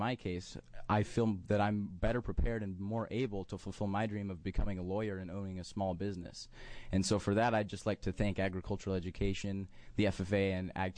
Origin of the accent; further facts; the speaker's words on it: Sutherlin, Oregon, United States; For the record … from Sutherland.